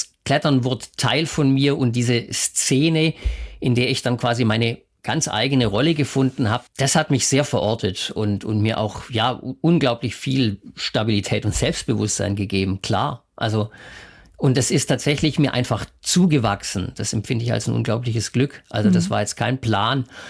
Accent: Freiburg, Baden-Württemberg, Germany; born there; Ich bin gebürtiger Freiburger, also im Südwesten der Republik auf die Welt gekommen.

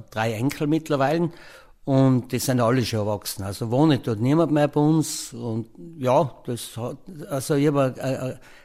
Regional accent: Styria, Austria; born there; Und ich bin zwar gebürtiger Steirer, aber genetisch ein hundertprozentiger Ultentaler.

